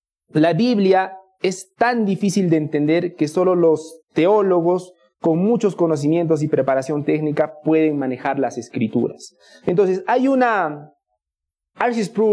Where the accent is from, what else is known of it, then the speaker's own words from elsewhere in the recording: Sicuani, Cusco, Peru; Ahora, los que somos peruanos y sicuaneños, no nos podemos sentir ajenos por lo siguiente.